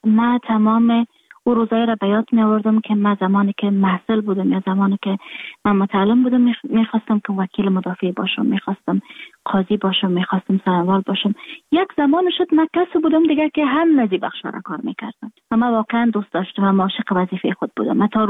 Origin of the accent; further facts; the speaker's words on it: Afghanistan; moved away; من در خارج هستم، خارج از افغانستان هستم،